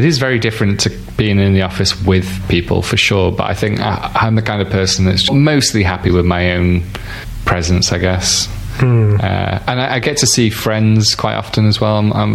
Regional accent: Stoke-on-Trent, West Midlands, United Kingdom; also born or lived in Southampton; So I'm in Newcastle under Lyme. And I've only been here for 8 years. I lived in Stoke-on-Trent before most of my life, and I was born in Southampton, so I've moved quite a bit.

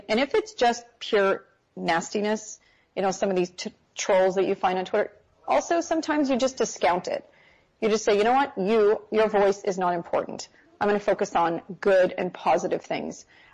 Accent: Canada; as a Canadian

